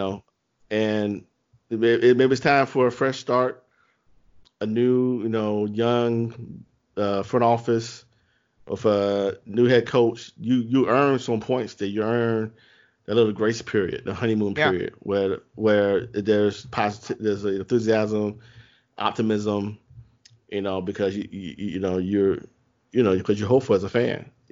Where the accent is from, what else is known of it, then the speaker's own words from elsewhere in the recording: Chicago, Illinois, United States; I'm from the South Side, so Sox all the way. I went to De La Salle High School.